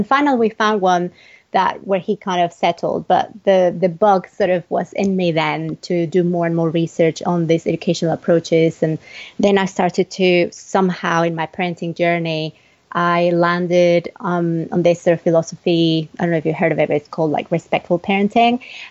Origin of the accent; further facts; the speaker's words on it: Mexico City, Mexico; moved away as an adult; now in United Kingdom; I'm originally Mexican. Was born and raised in Mexico City, and my husband is British, and I've been living in the UK for about 12 years.